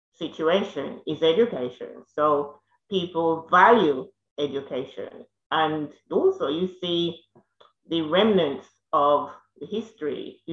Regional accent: Jamaica; now in London, United Kingdom; I was born in Jamaica, and I live with my grandmother in a very close-knit community

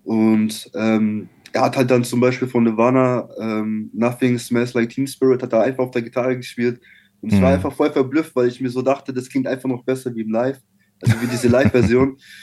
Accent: Nuremberg, Bavaria, Germany; Ich komme aus Nürnberg, aus Mittelfranken.

